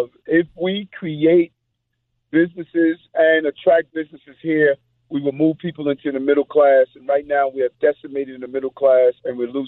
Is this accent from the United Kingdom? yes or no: no; Queens, New York, United States; also born or lived in Brownsville; Growing up, born in Brownsville, growing up in South Jamaica, Queens, I had an unfortunate encounter with police officers.